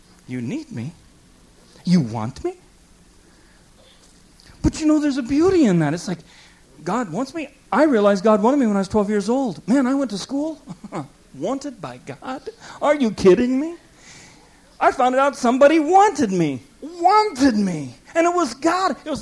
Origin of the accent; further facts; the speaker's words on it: Denver, Colorado, United States; And I had traveled in the mountains. I'd lived in Colorado. I grew up in Denver.